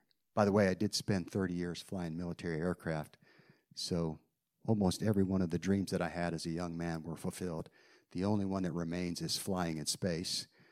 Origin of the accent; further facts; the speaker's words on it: North Carolina, United States; I was 59 when God called me to come to North Carolina to return to my home state and start a church.